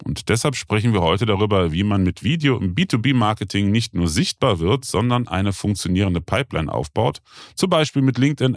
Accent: Rhineland, Germany; wir sind ja beide Rheinländer, wir könnten jetzt hier auch ein bisschen auf Rheinländisch schwade, ja.

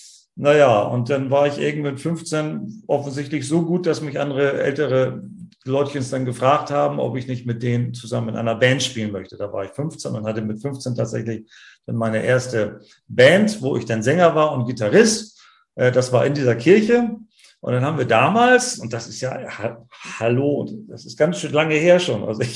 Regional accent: Hamburg, Germany; Ich bin sogar waschechter Hamburger, ja. Ich bin ich bin sogar ein dritter Generation Hamburger.

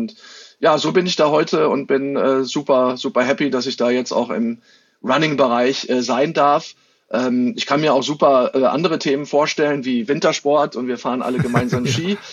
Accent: North Rhine-Westphalia, Germany; aber ich komme ja hier aus Nordrhein-Westfalen, da war ich jetzt nicht ganz so schlecht dabei.

